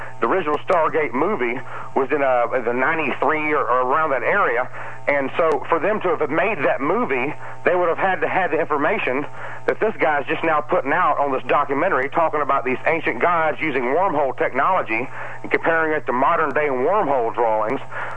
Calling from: Atlanta, Georgia, United States; in Atlanta.

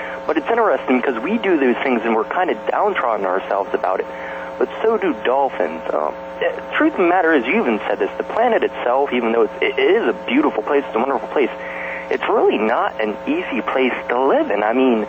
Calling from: Center, Pennsylvania, United States; from Center, Pennsylvania.

